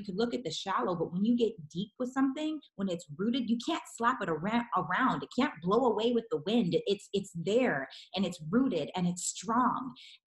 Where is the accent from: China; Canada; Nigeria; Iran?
Canada; moved away as an adult; now in Los Angeles, United States; Growing up, I grew up in Canada, right? I didn't move to Los Angeles until I was 20 years old. I moved by myself. And growing up, I'm an African American, and there aren't very many African Americans back home.